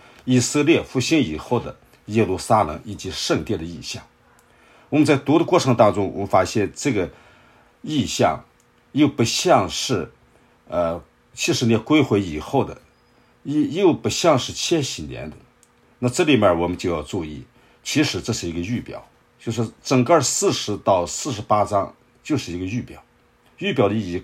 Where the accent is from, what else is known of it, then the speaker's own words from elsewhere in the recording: China; 我们中国人的习惯正面是南面啊